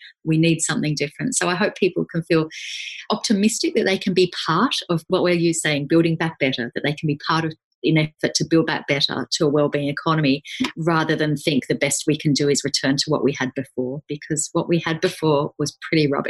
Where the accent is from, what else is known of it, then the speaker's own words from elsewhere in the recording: Canberra, Australian Capital Territory, Australia; So I grew up in Australia, in the capital city, Canberra, which is called, the nickname is the bush capital. There's hills everywhere.